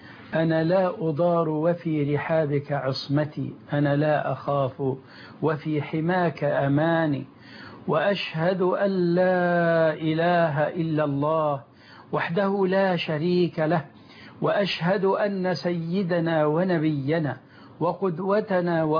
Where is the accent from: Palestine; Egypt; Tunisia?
Egypt